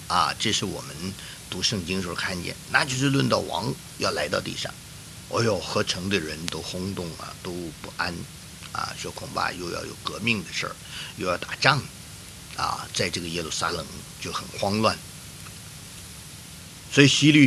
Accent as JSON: {"language": "Chinese", "country": "China", "said": "我们中国人喜欢读三国志"}